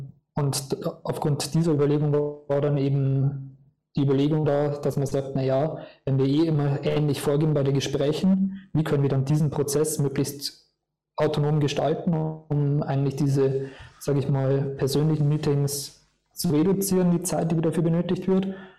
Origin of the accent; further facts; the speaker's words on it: Bavaria, Germany; Ich komme ursprünglich aus Niederbayern. Also wenn ich mit dem Dialekt vor loslegen würde, wird es schwierig werden.